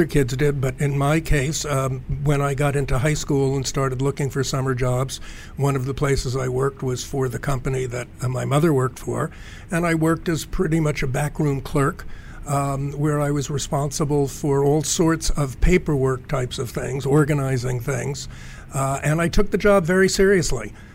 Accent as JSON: {"language": "English", "town": "New York City", "region": "New York", "country": "United States", "tie": "born or raised there", "said": "First in Queens, and then in Manhattan."}